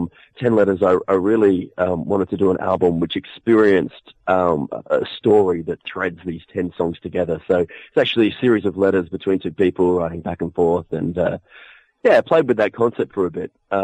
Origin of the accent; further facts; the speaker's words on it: Adelaide, South Australia, Australia; now in Sydney, Australia; It was when I was planning to relocate to Sydney anyway from my hometown of Adelaide